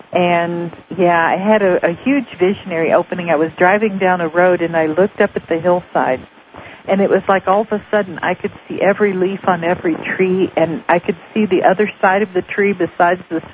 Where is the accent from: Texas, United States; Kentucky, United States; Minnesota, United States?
Kentucky, United States; Well, I grew up in Bible Belt, Kentucky